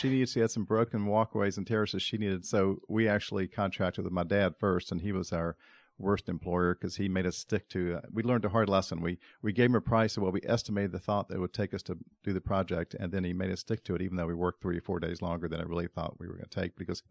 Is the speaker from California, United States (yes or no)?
no; Atlanta, Georgia, United States; I'm actually a fifth-generation native Atlantan.